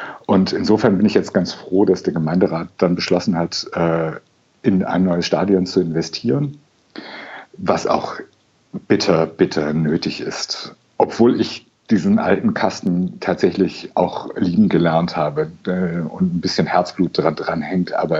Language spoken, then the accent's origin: German; Lübeck, Schleswig-Holstein, Germany; born there; moved away as an adult; also born or lived in Karlsruhe; now in Hamburg, Germany; weil ich als gebürtiger Lübecker zum Studieren nach Karlsruhe gezogen bin und dort 27 Jahre gelebt habe.